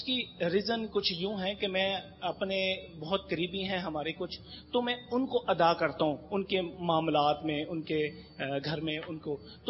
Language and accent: Urdu; Lahore, Punjab, Pakistan; لاہور سے.